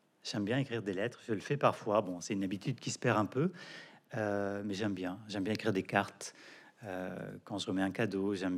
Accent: Quebec, Canada; born there; Je suis né au Québec

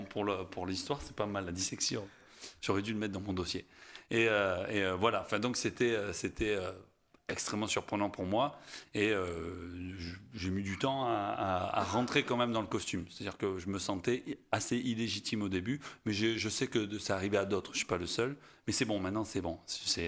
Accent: Marseille, Provence-Alpes-Côte d'Azur, France; Je n'ai pas grandi dans les quartiers nord, j'ai grandi à la Belle de Mai.

